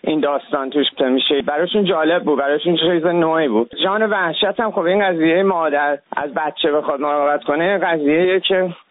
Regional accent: Iran; born or raised there

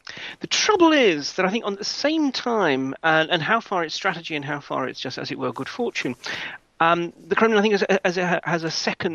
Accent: London, United Kingdom; I mean, come on, I'm a Brit. I come from London, the CCTV capital.

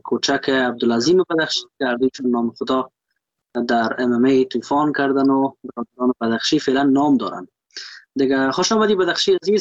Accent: Afghanistan; ما یک افغان هستم

